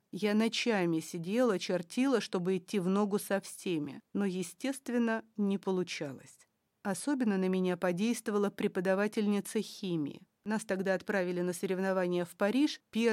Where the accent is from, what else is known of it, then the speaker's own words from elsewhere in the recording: Kherson, Kherson Oblast, Ukraine; я из Херсона